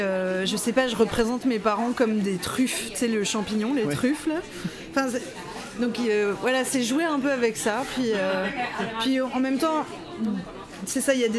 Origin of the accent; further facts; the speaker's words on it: Quebec, Canada; accent: Quebec French; Les gens, ils n'entendent pas mon accent québécois.